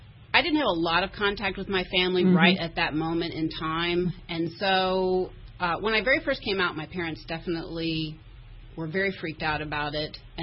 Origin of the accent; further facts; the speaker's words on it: Kentucky, United States; No, I'm originally from Central Kentucky.